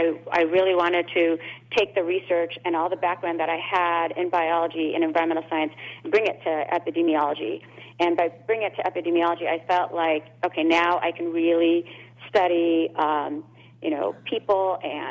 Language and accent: English; India; so I'm originally from India